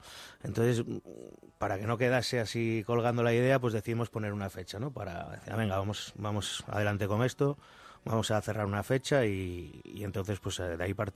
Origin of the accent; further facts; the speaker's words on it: A Coruña, Galicia, Spain; Entonces me lo llevé un poquito al norte, yo soy de Coruña